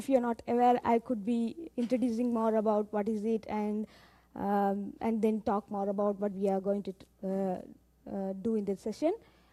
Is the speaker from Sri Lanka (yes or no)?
yes; Sri Lanka; So I come from Sri Lanka.